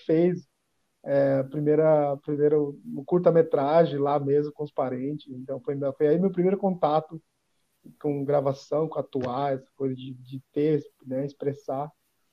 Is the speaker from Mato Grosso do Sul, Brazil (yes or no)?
yes; Mato Grosso do Sul, Brazil; moved away as an adult; tinha que sair da minha aldeia, em Mato Grosso do Sul, vim para outra cidade, mais próxima à capital, para fazer a faculdade.